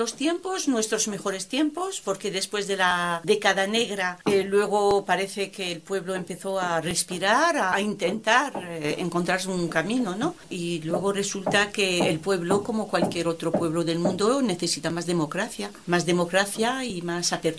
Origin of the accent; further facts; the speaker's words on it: Algeria; Spanish is a second language; also born or lived in Algiers; Bueno, no soy de Argel, pero he vivido bastante tiempo en Argel.